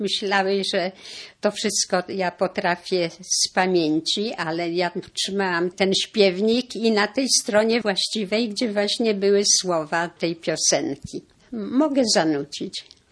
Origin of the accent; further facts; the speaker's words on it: Brest, Brest Region, Belarus; Urodziłam się w Brześciu nad Bugiem, wojewódzkie miasto Polesia. Mam sentyment do tego miasta, jak również do tej krainy poleskiej. Często lubię wspominać te czasy, gdzie jako dziecko mieszkaliśmy w Brześciu.